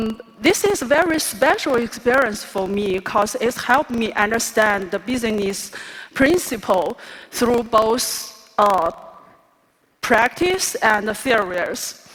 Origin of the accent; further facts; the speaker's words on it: Beijing, China; from Beijing, China.